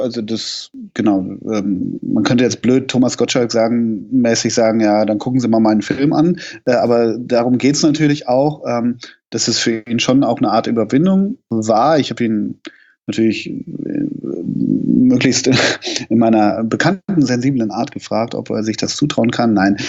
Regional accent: Hamburg, Germany; ich komme ja aus Hamburg

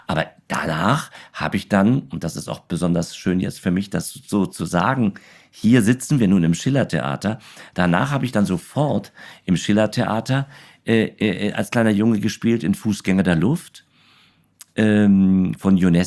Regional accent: Berlin, Germany; also born or lived in Karlshorst; ich bin ja als Baby rübergekommen und meine Sozialisation, wie es immer so schön heißt, ist natürlich das West-Berlin, ist ja. West-Berlin, aber geboren bin ich in Karlshorst.

